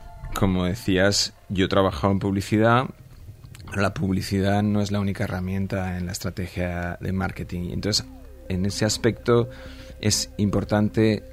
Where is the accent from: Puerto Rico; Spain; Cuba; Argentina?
Spain; en España somos latinos, tenemos el hemisferio derecho muy, muy activo